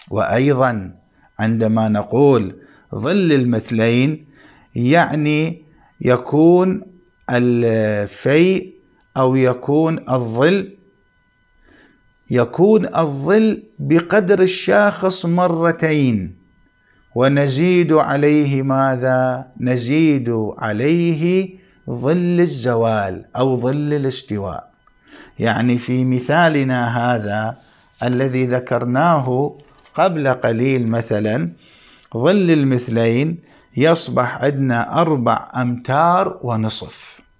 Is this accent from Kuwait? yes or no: no; Iraq; يعني في بلداننا، في بلدنا العراق، بين أذان المغرب وأذان العشاء يكون هناك زيادة على الساعة